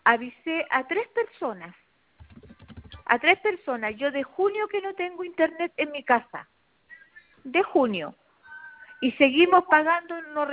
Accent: Traiguén, Araucanía, Chile; yo no soy de Temuco, soy de acá de Traiguén, donde no hay Movistar acá.

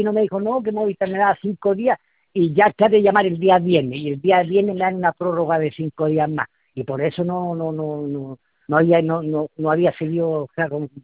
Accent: Laja, Biobío, Chile; porque yo soy de Laja, acá no hay una, ¿cómo se llama? Un centro de pago

